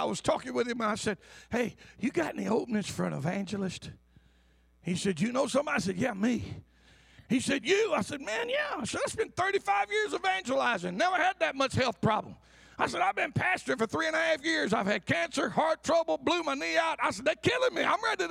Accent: Butte, Montana, United States; I'm from Butte. We was rednecks.

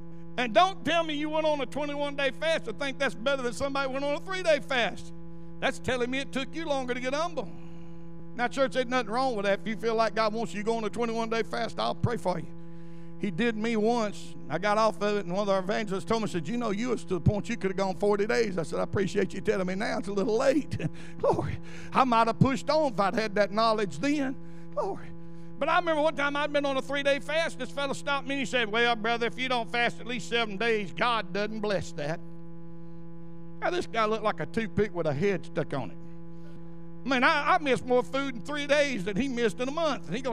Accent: Butte, Montana, United States; now in Alabaster, United States; I'm from Butte. I'm from Alabaster now, and you still ain't big as New York.

